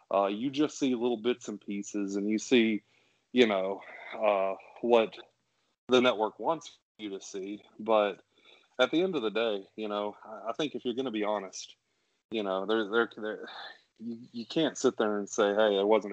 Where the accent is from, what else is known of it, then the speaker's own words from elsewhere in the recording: the South, United States; Personally, so I'm from the South. And if you don't know this about the South, it's we call it the Bible Belt.